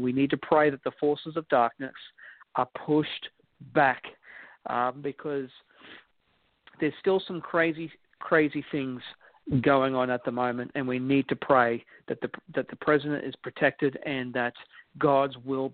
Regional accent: Australia; And I'm even saying this as an Australian.

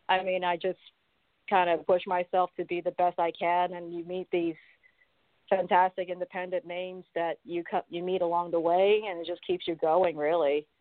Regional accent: Thailand; English is a second language; Thailand's my home country

